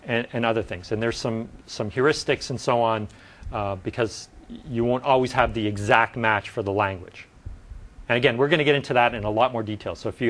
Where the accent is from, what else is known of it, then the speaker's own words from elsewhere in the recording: Montreal, Quebec, Canada; I did all my schooling in English. English is my preferred language. But I grew up in Montreal, and so I speak French quite well and read French, and so I've added that as my second language. And maybe I understand Italian or other languages.